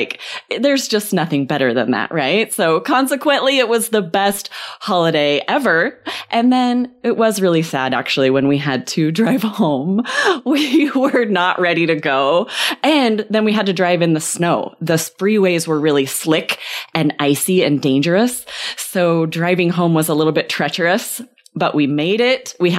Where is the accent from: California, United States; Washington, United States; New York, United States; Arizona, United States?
Arizona, United States; We're from Arizona. It never snows here.